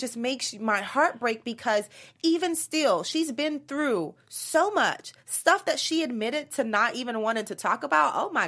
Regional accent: Miami, Florida, United States; Now, I'm from Miami, so I used to be at Aventura a lot.

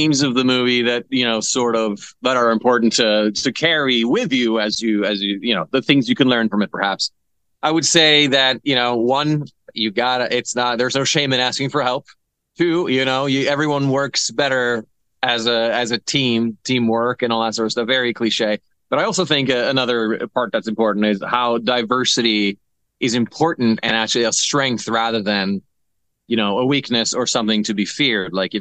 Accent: Norway; English is a second language; moved away as an adult; also born or lived in Hollywood; now in United States; So I'm from Norway originally, and after high school, I was in the military for a couple of years, and went to just moved across the world to Hollywood

